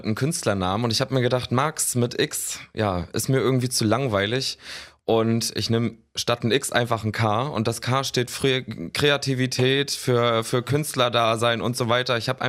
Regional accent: Baltic Sea coast, Germany; Und tatsächlich, auch wenn ich von der Ostsee komme, ich mag den Strand absolut überhaupt nicht.

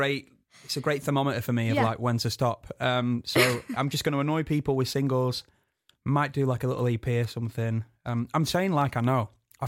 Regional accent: United Kingdom; My hometown is one of the poorest places in the UK.

